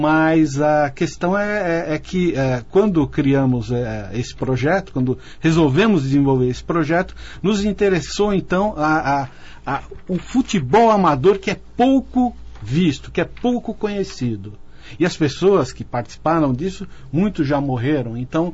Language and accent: Portuguese; São Paulo, Brazil; moved away as an adult; now in Campinas, Brazil; Como eu vim de São Paulo para cá, né, hoje eu me considero campineiro, porque eu estou aqui há vai fazer 30 anos